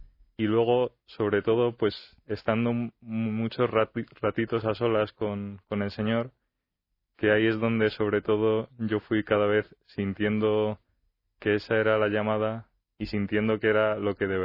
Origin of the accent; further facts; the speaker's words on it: Alcorcón, Community of Madrid, Spain; Bueno, pues yo vengo de Alcorcón.